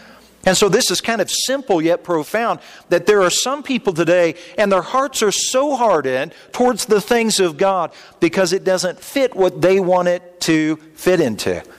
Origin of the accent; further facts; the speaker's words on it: Indiana, United States; And yeah, I'm from Indiana. You can tell that once in a while.